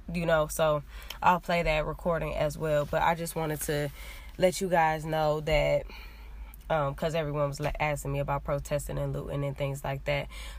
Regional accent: Cleveland, Ohio, United States; I'm from Cleveland or whatever

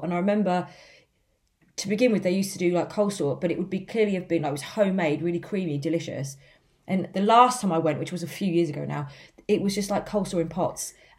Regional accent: Northampton, East Midlands, United Kingdom; born there; moved away as an adult; So we both, well, I was born in Northampton.

